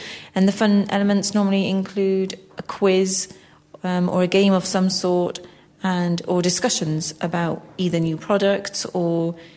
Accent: Bristol, South West England, United Kingdom; I'm also from Bristol.

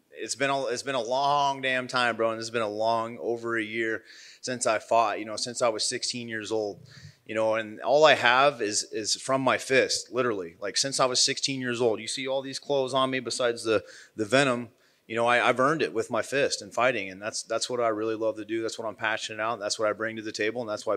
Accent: Midwest, United States; No, I love the fish. I'm from the Midwest, man.

